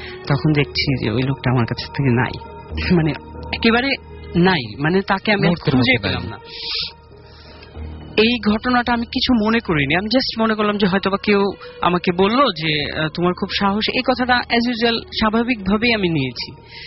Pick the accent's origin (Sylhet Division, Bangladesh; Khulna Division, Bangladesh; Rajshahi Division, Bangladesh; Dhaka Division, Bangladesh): Rajshahi Division, Bangladesh; Rajshahi; সবাই জানে যে রাজশাহী থেকে এসেছি।